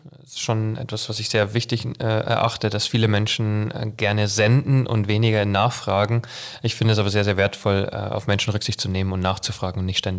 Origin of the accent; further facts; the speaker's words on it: Forstinning, Bavaria, Germany; also born or lived in Munich; Geboren nicht in Forst-Inning, sondern in München, aber aufgewachsen